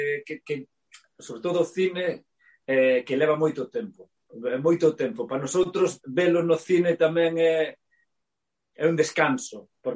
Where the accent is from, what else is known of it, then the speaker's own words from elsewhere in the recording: Burela, Galicia, Spain; Sí, eu son de Burela.